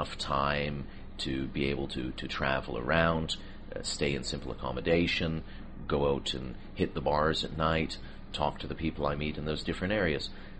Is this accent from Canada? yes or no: yes; Toronto, Ontario, Canada; I was born and raised in Toronto, but from a very young age, I was traveling for different purposes